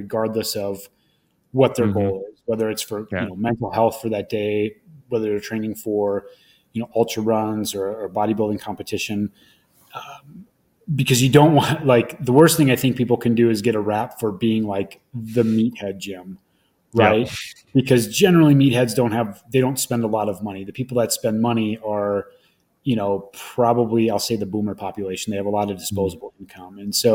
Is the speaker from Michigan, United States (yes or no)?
no; Wausau, Wisconsin, United States; which is just north of my hometown, Wausau, Wisconsin, about 20 minutes.